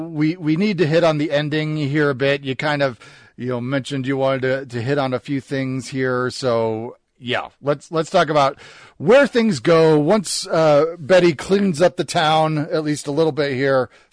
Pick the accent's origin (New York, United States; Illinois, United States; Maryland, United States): Illinois, United States; Chicago; I mean, I grew up in the Chicago area, bowling. We are given a bowling ball at an early age. I was in youth bowling leagues growing up.